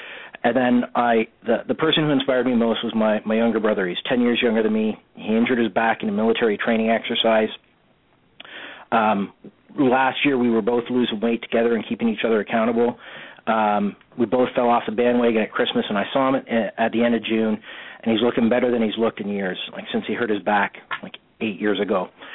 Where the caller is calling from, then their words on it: Ontario, Canada; I'm calling from Canada, about an hour outside of Toronto.